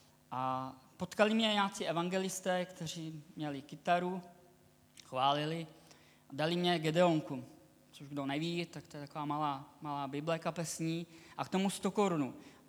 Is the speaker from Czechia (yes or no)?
yes; Šumperk, Olomouc Region, Czechia; jsem ze Šumperka, ale chodím do sboru Apoštolské církve v Zábřeze. To jako křesťan jsem poměrně mladý.